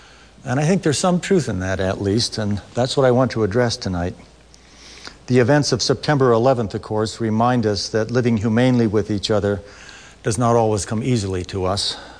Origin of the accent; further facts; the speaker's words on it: Midwest, United States; this state in my mind is this is where my ancestors go to die when they leave the Midwest. And here I am from the Midwest.